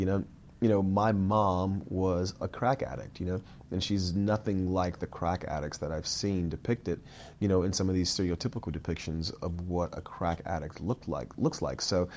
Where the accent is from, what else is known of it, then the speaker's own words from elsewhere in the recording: Miami, Florida, United States; you know, I'm from Miami.